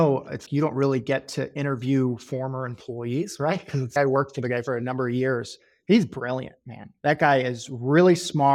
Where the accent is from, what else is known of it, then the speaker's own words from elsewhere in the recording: Waterloo, Illinois, United States; So I grew up in a town on the Illinois side, St. Louis, Missouri, called Waterloo, Illinois.